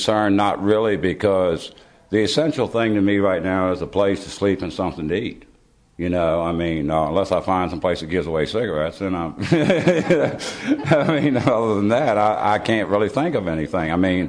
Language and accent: English; Fluvanna County, Virginia, United States; Well, I was born and raised in Flavanna County. I was gone for a lot of years, and then I came back because my only family is here and still in Flavanna.